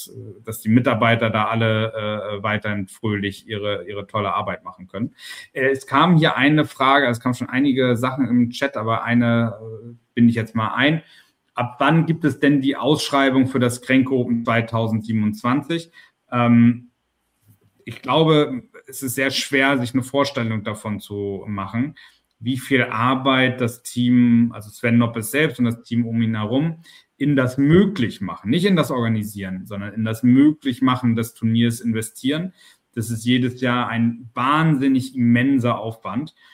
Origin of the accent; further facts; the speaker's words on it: Hamburg, Germany; für uns als Hamburger ist Chessbase ja eine absolute Institution